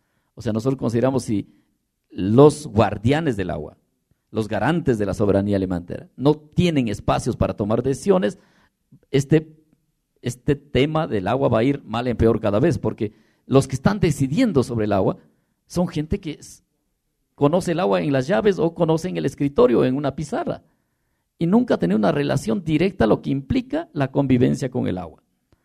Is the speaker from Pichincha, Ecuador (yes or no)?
no; Cebadas, Chimborazo, Ecuador; Yo vengo de Cebadas, el río Cebadas, deben haber escuchado. Este río, cuando yo era niño, tronaba y se escuchaba en mi comunidad.